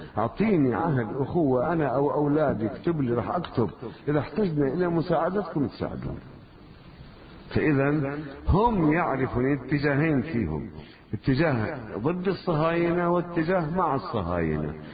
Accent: South Lebanon, Lebanon; أنا قريتنا من الشريط الحدودي حررت

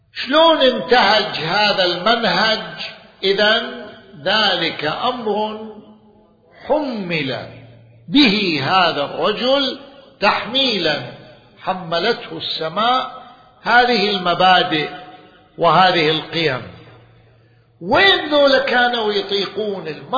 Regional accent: Najaf, Najaf Governorate, Iraq; لكل قلت له أنا من النجف أنا.

